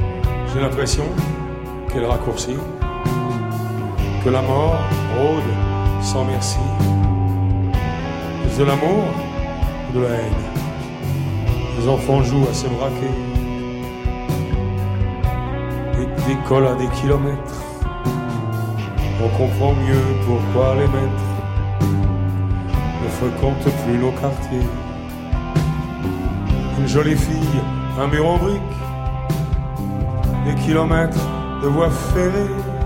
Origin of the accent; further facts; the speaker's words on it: Saint-Étienne, Auvergne-Rhône-Alpes, France; moved away as an adult; also born or lived in Brazil; Il se trouve que moi, je suis de Saint-Étienne.